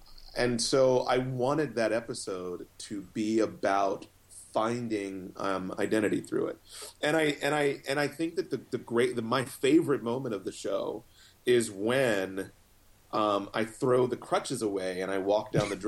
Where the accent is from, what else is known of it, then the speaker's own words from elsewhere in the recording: Philadelphia, Pennsylvania, United States; born there; I was born in West Philadelphia. I lived in poor neighborhoods.